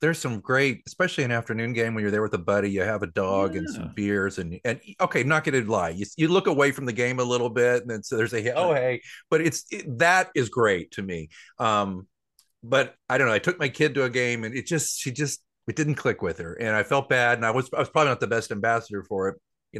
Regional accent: Oklahoma City, Oklahoma, United States; Of course, I grew up in Oklahoma City, and we didn't have soccer or anything like that.

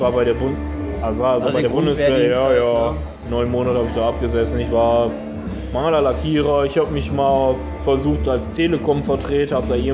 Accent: Essen, North Rhine-Westphalia, Germany; Ja, ich bin hier geboren, aufgewachsen und ich fürchte, ich werde hier auch irgendwann verrecken.

